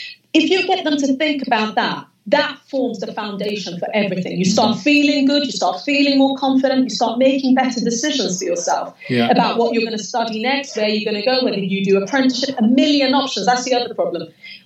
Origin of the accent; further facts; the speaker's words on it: Sweden; Because I grew up in Sweden.